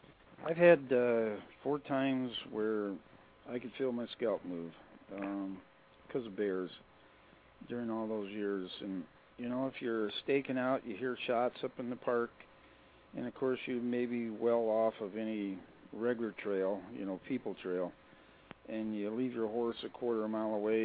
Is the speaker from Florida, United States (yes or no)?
no; Iowa, United States; Maybe because I grew up in Iowa, but, you know, it's warmer, it's more peaceful.